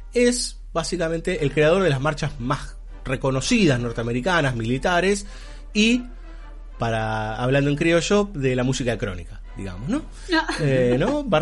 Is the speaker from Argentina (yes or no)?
yes; Argentina; pensando nosotros como argentinos